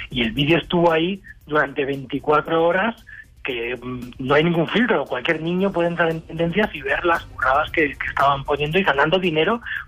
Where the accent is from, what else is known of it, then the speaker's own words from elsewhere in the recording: Asturias, Spain; now in Madrid, Spain; Soy asturiano, pero bueno, vivo en Madrid.